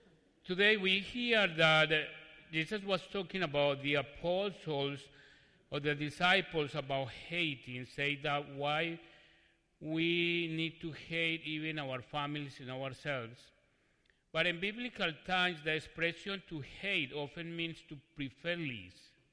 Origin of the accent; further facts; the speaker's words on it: Colombia; English is a second language; now in United States; I came from Colombia.